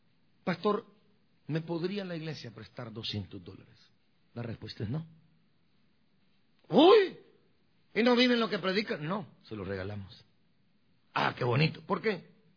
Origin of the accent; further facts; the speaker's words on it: Guatemala; born there; se me está regresando mi idioma natal, donde nací, en Guatemala.